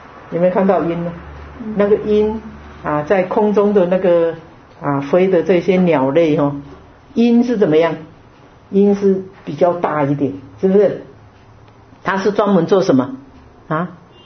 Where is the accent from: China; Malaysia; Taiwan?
China; 所以我们中国人会买那个牛血啊，还有猪血啊、鸡血啊、鸭血啊